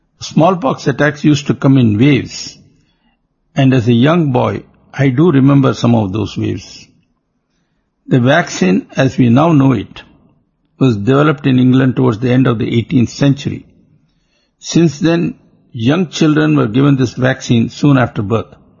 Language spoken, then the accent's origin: English; India; there I was from India in a church in Australia. And here were two Pakistani Muslims wanting a picture with me from India, a Hindu.